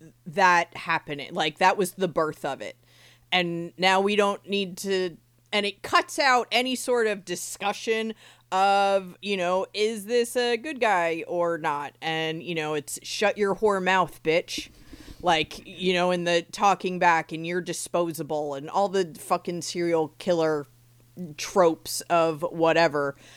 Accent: New Jersey, United States; Yeah, I grew up in New Jersey, going to the like cornfields and like getting drunk and then trying to find each other was a thing.

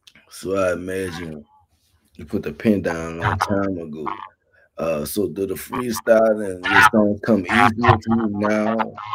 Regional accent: New Orleans, Louisiana, United States; I grew up in New Orleans.

